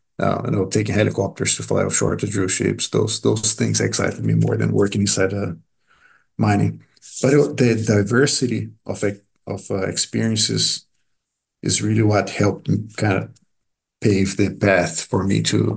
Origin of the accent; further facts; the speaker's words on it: Rio de Janeiro, Brazil; English is a second language; also born or lived in São Paulo; I'm originally from Brazil. That's where I was born and grew up. I was born in the state of São Paulo, and then I moved to Rio de Janeiro when I was young. And over there is where I went to school